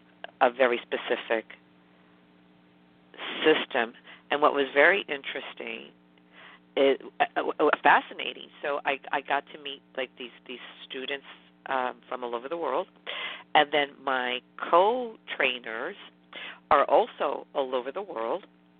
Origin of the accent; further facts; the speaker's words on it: New York City, New York, United States; accent: New York; I speak very fast as a New Yorker, and I speak crazy.